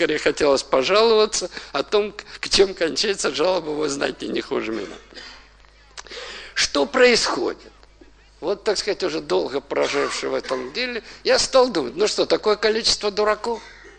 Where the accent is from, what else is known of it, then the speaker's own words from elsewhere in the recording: Odesa, Odesa Oblast, Ukraine; Потому что я коренной одессит.